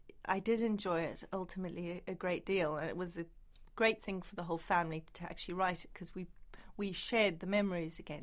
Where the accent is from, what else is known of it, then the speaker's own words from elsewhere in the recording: Botswana; she said, no, write about growing up in Botswana. And I was very surprised at it, but I did.